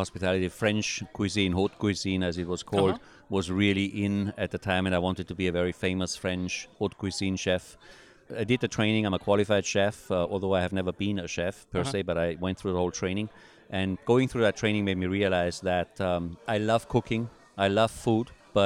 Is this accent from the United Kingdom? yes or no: no; Austria; English is a second language; I am originally from Austria, a small village in Austria